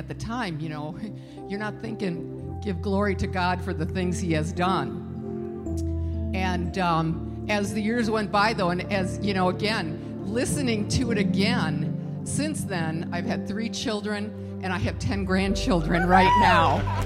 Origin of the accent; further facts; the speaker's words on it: Wisconsin, United States; Okay, I'm from Wisconsin.